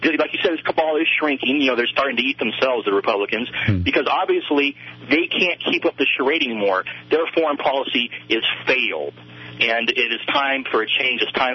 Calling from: Eureka, California, United States; Hey, Peter, how's it going? Hey, actually, I'm calling from Eureka now.

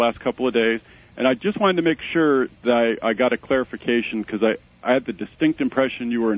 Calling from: Victorville, California, United States; I'm calling from Victorville, California.

